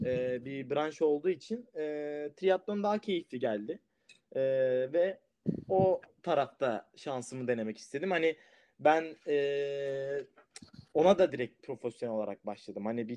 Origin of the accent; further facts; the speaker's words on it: İzmir, Turkey; moved away as an adult; now in Spain; Ben 24 Ekim 1997 İzmir doğumluyum. Hayatım boyunca İzmir'de yaşadım. İlkokul, lise ve üniversite hayatımı İzmir'de tamamladım.